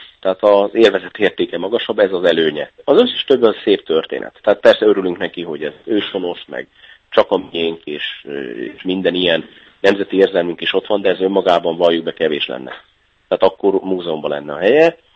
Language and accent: Hungarian; Debrecen, Hajdú-Bihar, Hungary; én is debreceni vagyok